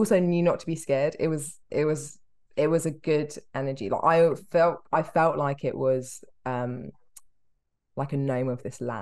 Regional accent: Peckham, London, United Kingdom; I never had the experience of going camping or being outside in the dark ever because I was from Peckham.

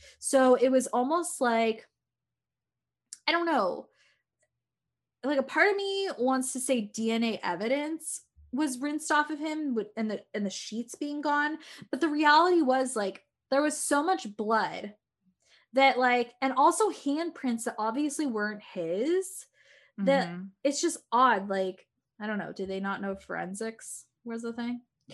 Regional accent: Simi Valley, California, United States; I grew up in Simi Valley, which I don't know if I've ever talked about that here, but I was in choir.

